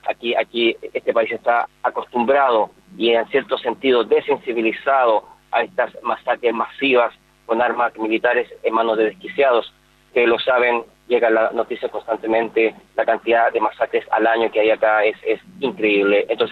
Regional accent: Chile; now in United States; Yo soy originalmente de Chile, pero ya llevo viviendo en los Estados Unidos con mi familia estadounidense ya hace casi 18 años.

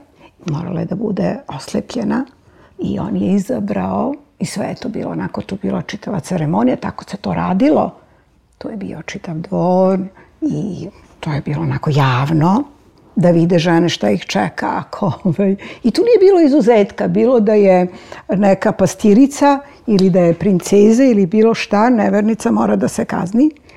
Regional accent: Serbia; u svakoj ćeliji svog bića, ja sam Srpkinja

